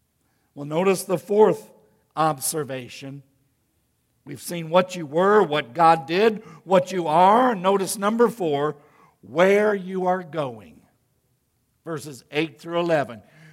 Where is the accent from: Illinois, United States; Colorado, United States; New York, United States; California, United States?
Illinois, United States; Rockford; You know, we used to sing a little song growing up in Rockford, Illinois.